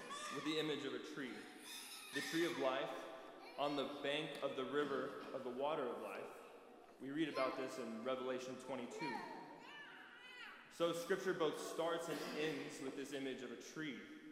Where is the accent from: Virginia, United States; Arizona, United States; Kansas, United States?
Kansas, United States; I'm originally from Osborne County, and there's a hill south of our farm